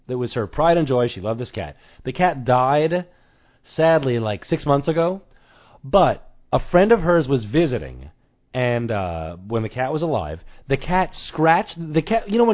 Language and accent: English; New York, United States; get lobsters in Long Island, not in the Hamptons. We're not classy enough for the Hamptons. We do it in my hometown, and it's fun.